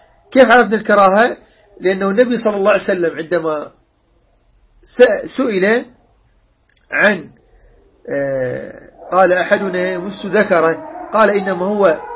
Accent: Iraq; إحنا عندنا بالعراق

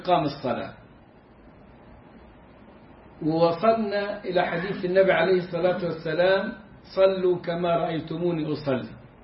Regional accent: Egypt; إذا كنا إحنا دلوقتي الفجر عندنا في مصر العصر

